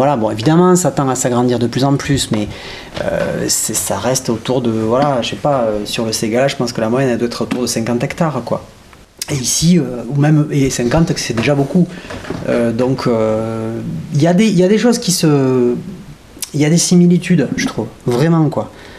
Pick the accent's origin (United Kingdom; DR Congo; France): France; Occitanie; accent: Rouergat Occitan; comme je parle le languedocien, on va dire que mon occitan, mon patois à moi, c'est du rouerga, donc c'est de l'aveyronnais, voilà.